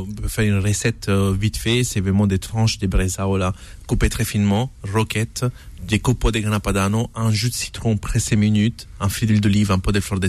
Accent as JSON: {"language": "French", "region": "Calabria", "country": "Italy", "said": "Peperoncino di Soverato. C'est une petite ville à côté de chez moi, en Calabre."}